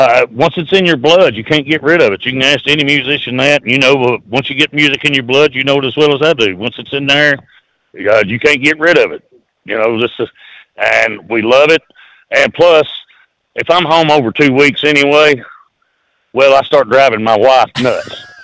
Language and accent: English; Kentucky, United States; You know, we're from Kentucky, and we were playing six nights a week.